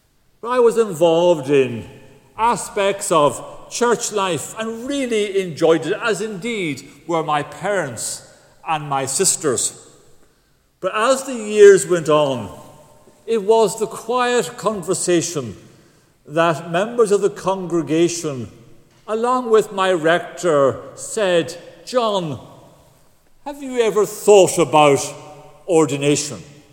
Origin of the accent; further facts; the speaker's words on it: Galway, Connacht, Ireland; Little did I think in my formative years growing up in Galway